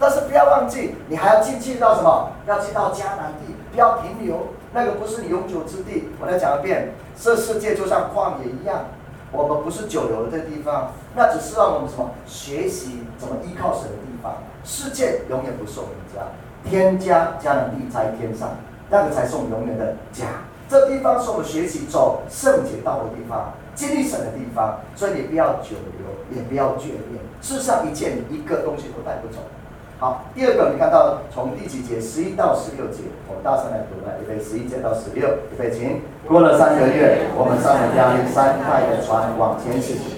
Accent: Puli, Nantou County, Taiwan; born there; 像我自己的这个算是我出生的地方在埔里

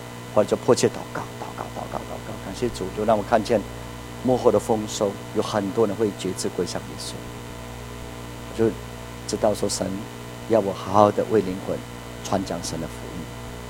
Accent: Puli, Nantou County, Taiwan; 我回到我的故乡埔里

